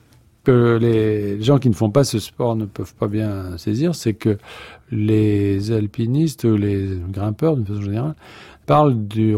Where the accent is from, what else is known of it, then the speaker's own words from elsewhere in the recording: Bourges, Centre-Val de Loire, France; born there; je suis né à Bourges, ce qui n'est pas connu pour ses pics enneigés. Je ne connaissais pas la montagne.